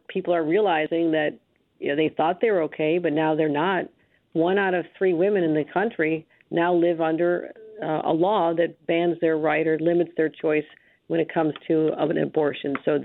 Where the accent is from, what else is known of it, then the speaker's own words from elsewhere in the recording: Buffalo, New York, United States; And a place like Western New York, where I'm from Buffalo.